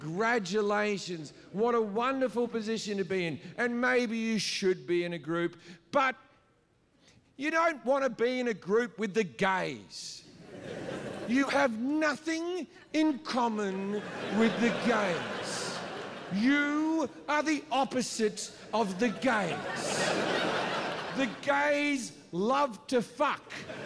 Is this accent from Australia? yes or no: yes; Australia; I'm an Australian who grew up near the beach. I've never surfed.